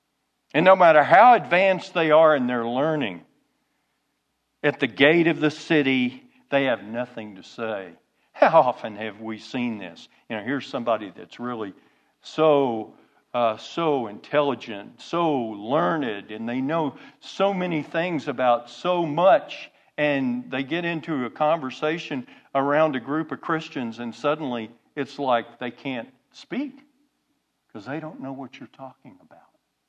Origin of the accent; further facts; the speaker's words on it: Oklahoma, United States; You know, I'm from Oklahoma.